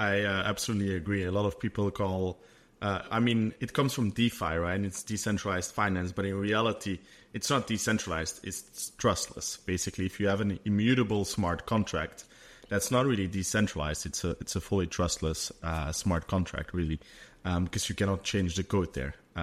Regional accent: Belgium; I grew up in Belgium, so Belgium for most of my life, actually.

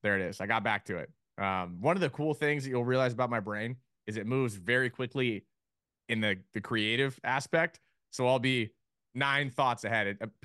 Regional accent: Austin, Texas, United States; This is in Austin, Texas.

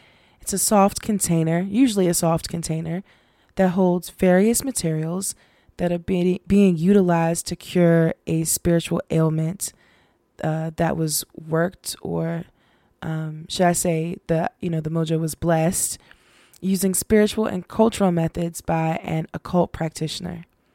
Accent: United States; I'm about to start saying some Congolese words, and I am not from there. I am Black American, so if I pronounce something wrong, please forgive me.

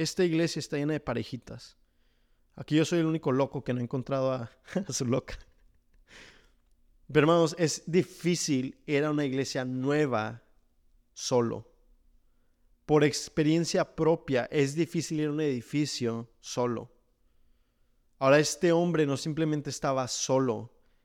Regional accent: Austin, Texas, United States; yo saben que soy de Austin y una de las mayores cosas que extraño de Austin es ir a jugar voleibol. Entonces, pues me mudo aquí, hermanos, y no tengo muchos amigos.

